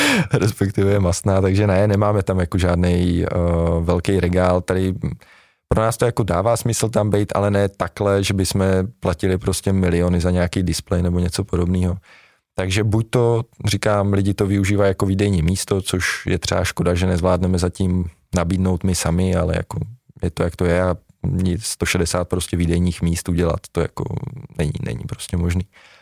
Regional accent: Třebíč, Vysočina Region, Czechia; ale není jako podporu poskytujeme my jako Češi z Třebíče

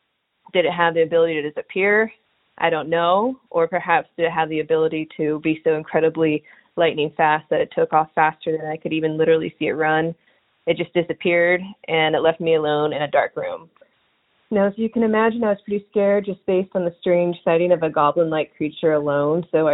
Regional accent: Bellingham, Washington, United States; I am from Bellingham, Washington.

